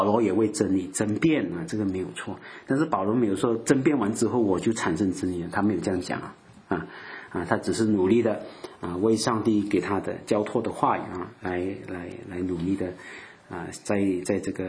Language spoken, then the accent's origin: Chinese; Malaysia; 我们马来西亚人不会，就是我们不懂有这句话的。